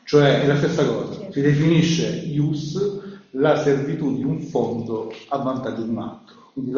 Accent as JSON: {"language": "Italian", "region": "Apulia", "country": "Italy", "said": "Io sono salentino"}